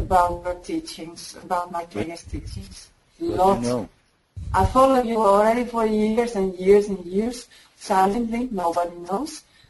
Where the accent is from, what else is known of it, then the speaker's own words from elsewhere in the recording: Netherlands; English is a second language; I'm from Holland.